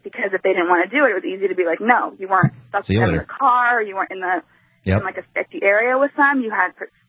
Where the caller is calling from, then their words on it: Nevada, United States; Hey, I was just calling because I'm actually from Nevada, and when I went to college, I came back and did a research project on brothels.